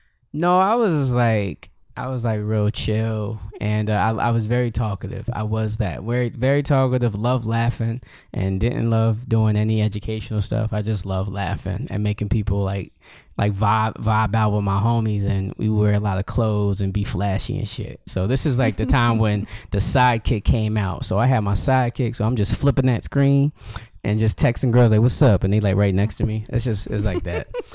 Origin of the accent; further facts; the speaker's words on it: Yonkers, New York, United States; Yep. Born and raised here.